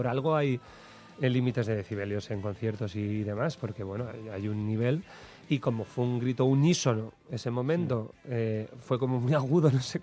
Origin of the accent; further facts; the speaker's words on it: northern Spain, Spain; me encanta desde el gaditano hasta el vasco, que yo soy un norteño